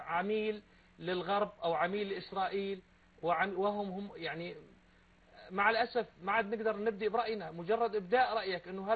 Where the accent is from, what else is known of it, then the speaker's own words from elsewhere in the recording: Syria; وأرفع راسي كسوري قدام الناس